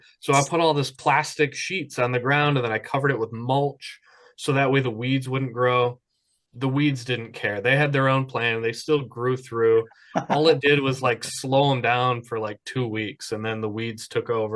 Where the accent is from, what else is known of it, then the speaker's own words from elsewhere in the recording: Oklahoma, United States; Like, I'm from Oklahoma, and it's super hot.